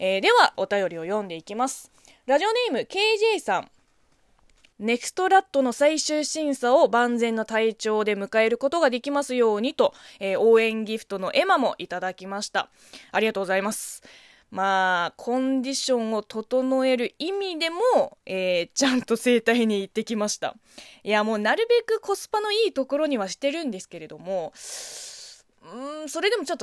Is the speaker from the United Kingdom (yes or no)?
no; China; Japanese is a second language; now in Japan; この番組は中国生まれ中国育ちの … があなたの質問に答えていく Q&A ラジオでございます。